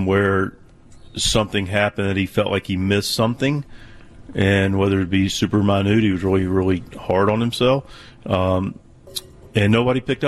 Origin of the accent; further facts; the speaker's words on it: Charlotte, North Carolina, United States; So my dad's from Baltimore. Mom's from Eastern Shore, Maryland. I was born in Charlotte, but grew up a Terrapin fan.